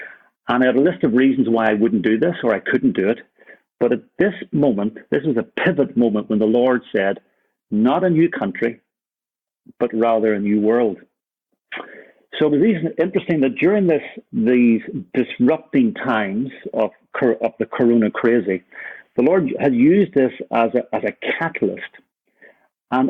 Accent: Ireland; now in Copenhagen, Denmark; Now, this is a big challenge for me as an Irishman, but clearly I still need to grow in grace.

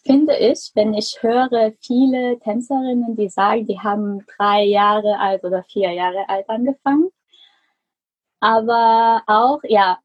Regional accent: South Korea; also born or lived in Germany; Genau, ich bin eigentlich in Deutschland geboren. Und ich bin aber eine Südkoreanerin, habe meine beiden Eltern sind Südkoreaner.

